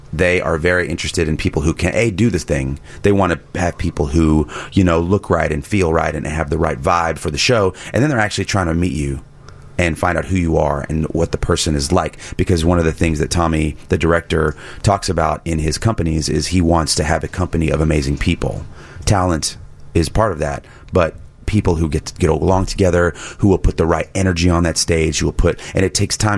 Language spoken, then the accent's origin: English; Dallas, Texas, United States; also born or lived in Boston; now in New York City, United States; Well, you know, I grew up in Texas. I grew up in Dallas. Went to school in Boston, and then ended up in New York for the last 10 years.